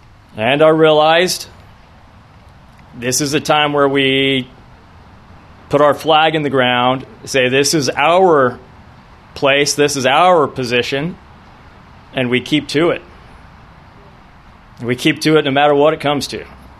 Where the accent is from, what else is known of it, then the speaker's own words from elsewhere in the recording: California, United States; We come from Ventura County, where we work and support our Navy.